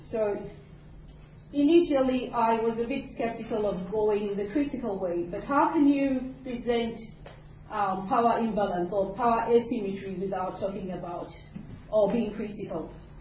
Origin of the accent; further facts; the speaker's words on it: Ghana; and I come from Ghana, which is there on the coast, on the Atlantic coast.